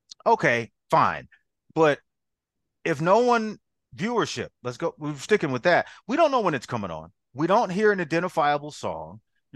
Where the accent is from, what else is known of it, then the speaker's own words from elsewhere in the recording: New York, United States; I'm from New York.